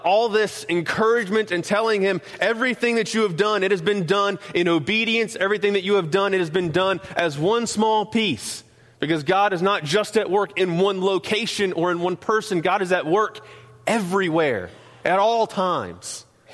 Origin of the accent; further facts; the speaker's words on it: North Carolina, United States; accent: North Carolina; I'm going to enunciate as much as my North Carolina accent will allow me to enunciate here.